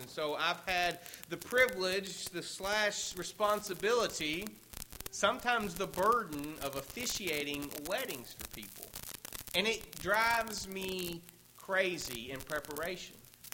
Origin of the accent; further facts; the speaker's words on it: Tennessee, United States; One time I was doing a wedding at Montgomery Bell State Park near my hometown in Tennessee.